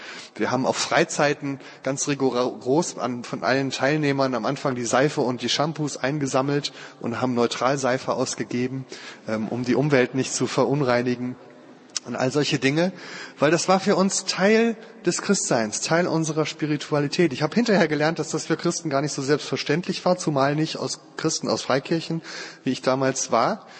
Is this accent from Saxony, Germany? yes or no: no; Krefeld, North Rhine-Westphalia, Germany; Ich komme ja aus Krefeld.